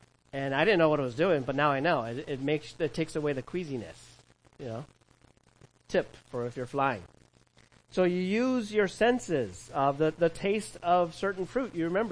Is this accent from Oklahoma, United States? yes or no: no; Cypress, California, United States; I remember being a kid growing up in Cypress, California, at the edge of Orange County and Los Angeles County in California.